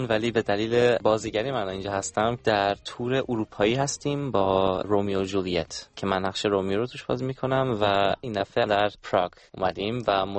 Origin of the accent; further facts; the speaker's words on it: Germany; مثل من و امید که تو آلمان بزرگ شدیم و بچهای اروپایی هستیم